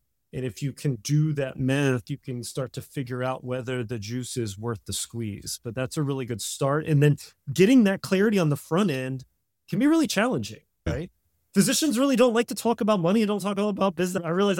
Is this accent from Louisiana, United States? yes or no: yes; New Orleans, Louisiana, United States; moved away as an adult; now in Milwaukee, United States; She is from Milwaukee. I'm from New Orleans area. Moving from New Orleans to Milwaukee is a little bit daunting, to be honest.